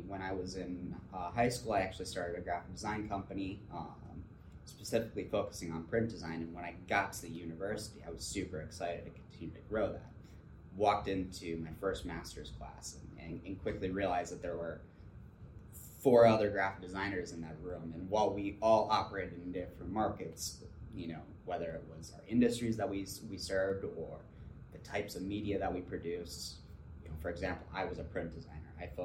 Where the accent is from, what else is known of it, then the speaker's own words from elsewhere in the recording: Minnesota, United States; Originally born and raised in Minnesota.